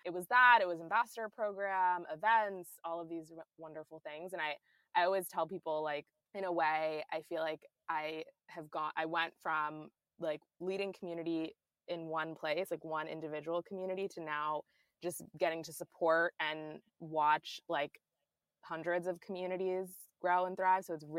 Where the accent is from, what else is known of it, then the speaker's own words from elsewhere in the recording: Washington, District of Columbia, United States; now in New York, United States; I'm from New York, or I'm not from New York. I'm from DC, but I live in New York.